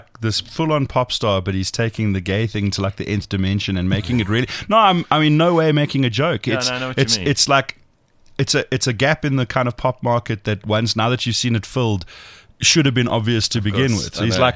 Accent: South Africa; And we don't like own him as a South African superstar.

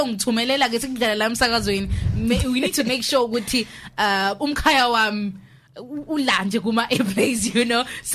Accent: Empangeni, KwaZulu-Natal, South Africa; you are lying because me now I'm from Empangeni.

